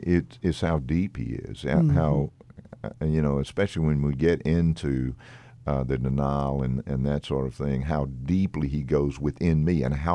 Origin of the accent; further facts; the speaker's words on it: Mississippi, United States; for somebody born and raised in Mississippi, I don't exactly know what to do with 6 inches of snow.